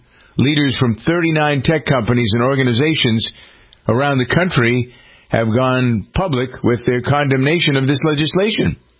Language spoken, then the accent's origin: English; Massachusetts, United States; I grew up in Massachusetts. I still live in Massachusetts most of the year, and I don't find it to be the same.